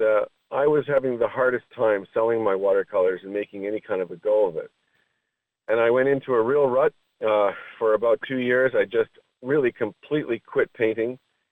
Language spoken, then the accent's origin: English; New Brunswick, Canada; a third-generation Christian, and my father, my grandfather, and we hail from the New Brunswick area of Canada.